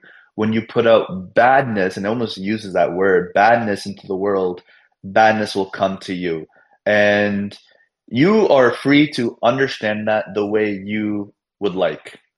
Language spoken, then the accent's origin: English; South India, India; So we're South Indian, so we in our sort of dialect, we'd say punyam and papam.